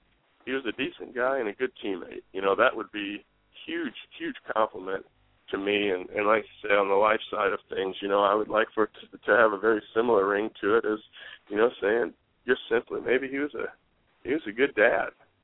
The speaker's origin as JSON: {"language": "English", "region": "Indiana", "country": "United States", "said": "Dang, I'm from Indiana. I can't be a Kentucky fan. I'm from Indiana."}